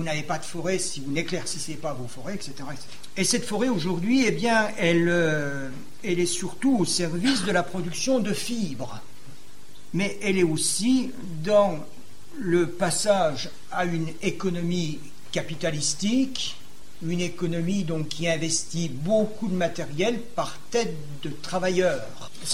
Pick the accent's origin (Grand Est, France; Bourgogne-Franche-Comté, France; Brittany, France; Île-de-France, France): Grand Est, France; chez nous en Lorraine